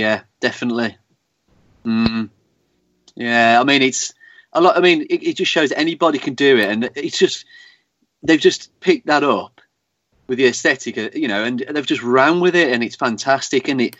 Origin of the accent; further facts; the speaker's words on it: Birmingham, West Midlands, United Kingdom; also born or lived in Torquay; No, Birmingham.